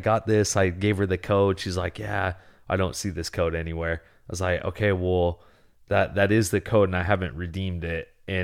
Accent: Ninilchik, Alaska, United States; Nenolchik, you know, they've got the general store, which at the time they've progressed a little bit now, my hometown, and now there's a Three Bears, which is a little bigger, but it was just the general store

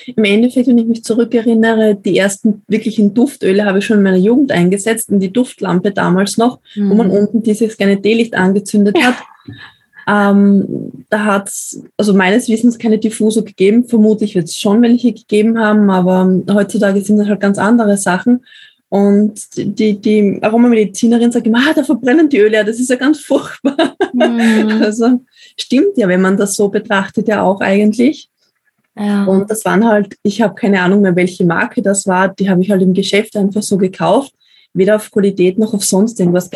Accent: Styria, Austria; Also, ich bin 40 Jahre alt, habe eine 6-jährige Tochter, bin verheiratet und wohne in einem kleinen Ort in der Steiermark in Österreich. Hört man natürlich auch im Dialekt ein bisschen.

